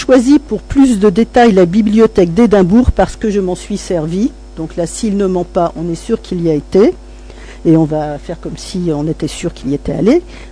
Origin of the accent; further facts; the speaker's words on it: France; accent: French; mon accent anglais est incurable, français